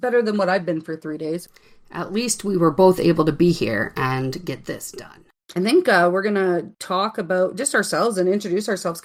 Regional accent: Strathmore, Alberta, Canada; also born or lived in Porcupine Plain; because we never lived anywhere long enough for me to say this is where I'm from. But now I can proudly say I'm from Strathmore.

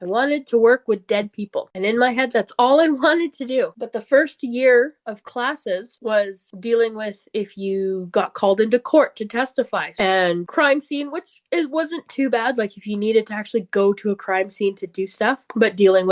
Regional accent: Whitecourt, Alberta, Canada; also born or lived in Calgary; now in Strathmore, Canada; I've lived in Calgary longer than I lived in my hometown, but I still don't say I'm from Calgary. I still say I'm from Whitecourt. I'm little town, northern Alberta

